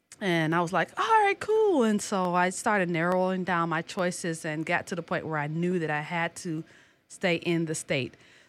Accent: Detroit, Michigan, United States; I am from Detroit, and I was in my senior year of high school, and I was at a really pretty competitive high school.

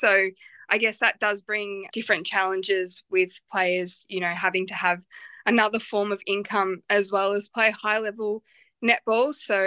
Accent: Australia; me being an Australian player

